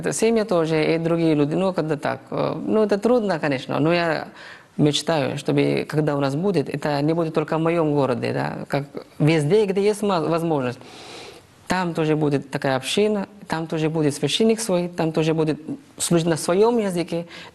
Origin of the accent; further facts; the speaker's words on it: Maharashtra, India; first language Marathi; Russian is a second language; В моем штате на марате, на языке марате. Это мой родной язык.